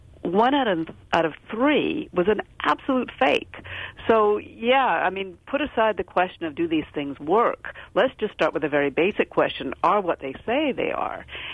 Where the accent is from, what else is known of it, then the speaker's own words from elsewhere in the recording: Canada; let me say I'm Canadian